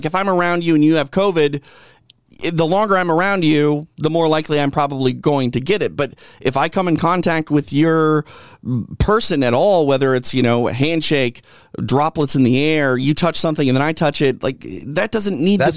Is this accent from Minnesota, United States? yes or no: yes; Minneapolis, Minnesota, United States; As you guys know, I'm from Minneapolis. That's where I grew up, born and raised.